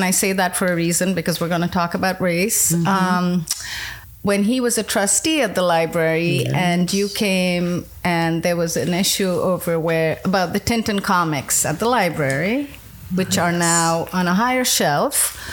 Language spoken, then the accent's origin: English; India; now in United States; growing up in India, I didn't really, like, I don't think I was as, I almost want to say obsessed with race until I moved to the US.